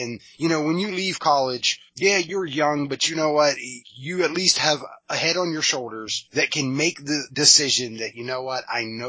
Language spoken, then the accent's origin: English; Pittsburgh, Pennsylvania, United States; I grew up in Pittsburgh